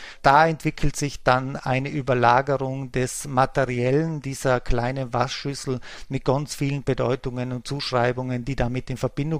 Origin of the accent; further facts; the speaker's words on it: Trentino-Alto Adige, Italy; in meinem Elternhaus, da wo ich aufgewachsen bin, im Südtirol der 1980er Jahre